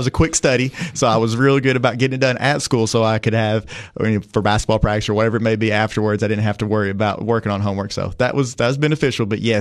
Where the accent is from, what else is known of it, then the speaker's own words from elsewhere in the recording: Jamestown, Tennessee, United States; So I'm from Jamestown, Tennessee, originally.